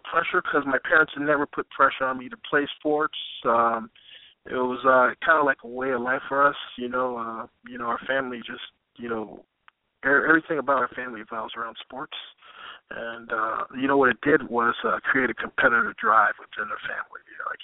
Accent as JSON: {"language": "English", "town": "Miami", "region": "Florida", "country": "United States", "tie": "born or raised there", "said": "Well, I grew up in Miami, Florida. I grew up in an athletic family."}